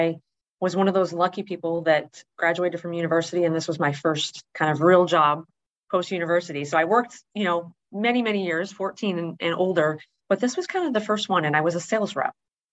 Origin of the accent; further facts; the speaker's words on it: Wisconsin, United States; moved away as an adult; now in Indianapolis, United States; So I chose Indy just because it was relatively close to home growing up in Wisconsin, and packed a truck literally and moved to go be a rep.